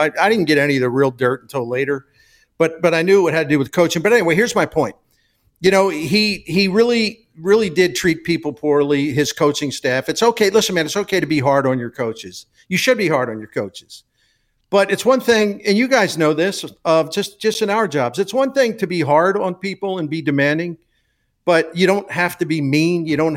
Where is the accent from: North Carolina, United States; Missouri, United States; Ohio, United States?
Missouri, United States; St. Louis; The people, the personality of the people's, my hometown and my home, St. Louis, very similar personality.